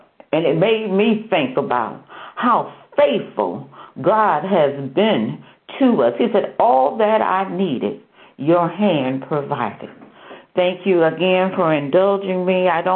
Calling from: Bedford Heights, Ohio, United States; It's Friday, and … I'm coming from Bedford Heights, Ohio.

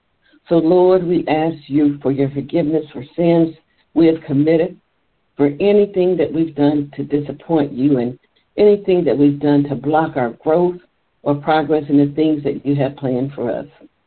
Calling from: Maple Heights, Ohio, United States; I'm joining you from Maple Heights

